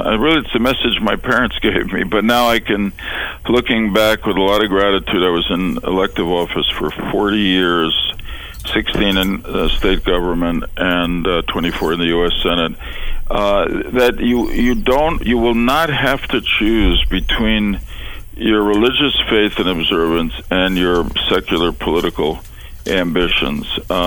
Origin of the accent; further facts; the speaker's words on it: United States; I was doing it really as an American